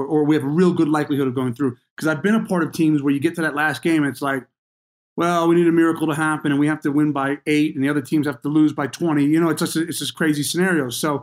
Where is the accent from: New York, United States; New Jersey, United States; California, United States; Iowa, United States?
New Jersey, United States; For my sins, I grew up in New Jersey.